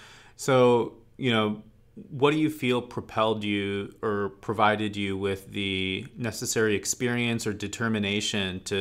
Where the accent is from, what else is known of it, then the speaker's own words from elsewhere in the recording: Michigan, United States; A few things that we have in common, you know, we're both from Michigan.